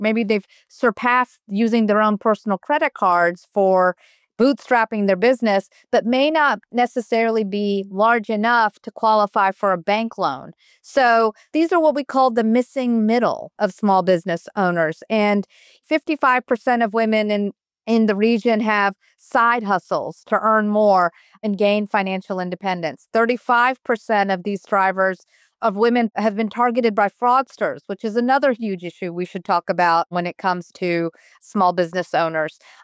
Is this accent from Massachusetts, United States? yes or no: no; Virginia, United States; when I think of middle class, because I grew up in Virginia, I think about 2-car garage and a house and a neighbor on a cul-de-sac.